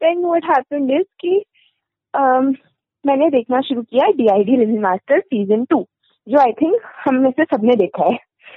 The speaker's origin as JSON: {"language": "Hindi", "town": "Amritsar", "region": "Punjab", "country": "India", "said": "लोगों को पता है कि नहीं कि मैं अमृतसर से हूँ"}